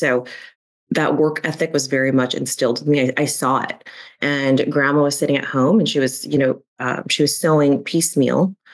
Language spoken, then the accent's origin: English; Lincoln Heights, California, United States; In Lincoln Heights, California. And, you know, there's a lot of crime.